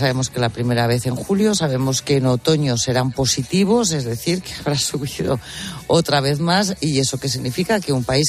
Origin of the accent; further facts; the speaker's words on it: Lerma, Castile and León, Spain; yo me imagino que en Sevilla es igual que en Madrid o que en Lerma, mi pueblo.